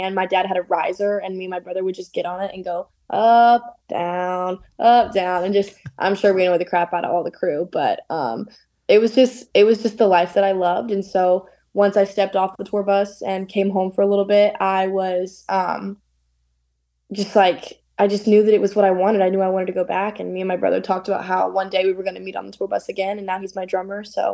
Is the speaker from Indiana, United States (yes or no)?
no; Tennessee, United States; I'm from Tennessee. So there's some country in there too.